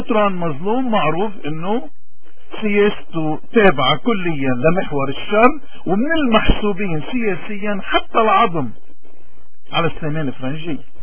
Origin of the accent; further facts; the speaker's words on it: Lebanon; هلا شو وجبنا نحن كلبنانيين كمواطنين؟